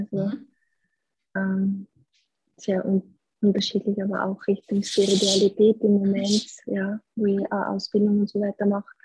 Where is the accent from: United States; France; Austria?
Austria; Styria; Ich bin 49 Jahre alt, ich komme aus der Steiermark.